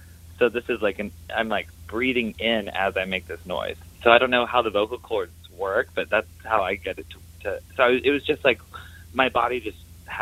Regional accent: Texas, United States; So I grew up in Texas, and I had a friend who kept turkeys, and they used to chase me.

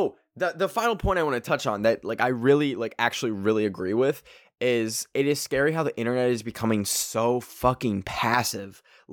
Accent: Canada; But I'm Canadian

